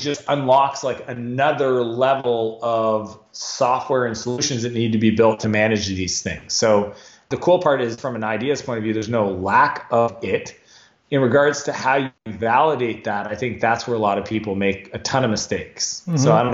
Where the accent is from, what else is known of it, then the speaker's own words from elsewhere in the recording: Canada; now in United States; Yeah, I'm Canadian, you know, adopted American, spend a lot of time in San Francisco.